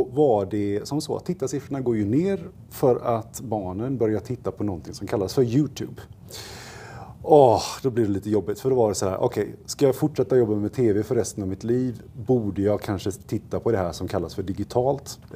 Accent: Gothenburg, Västra Götaland County, Sweden; now in Stockholm, Sweden; Jag är född och uppvuxen i Göteborg, som jag hoppas att det fortfarande hörs när jag pratar. Och sen så flyttade jag till Stockholm för att jag ville jobba med tv.

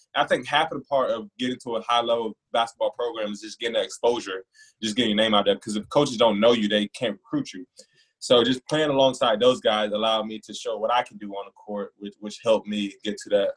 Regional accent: Warwick, Georgia, United States; As a kid, I grew up in Warwick, Georgia. Population 200 people, maybe 250.

